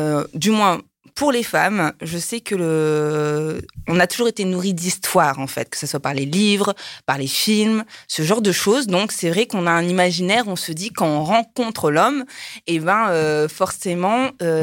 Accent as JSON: {"language": "French", "country": "France", "said": "je suis française, j'ai 31 ans, je reviens tout droit du Japon."}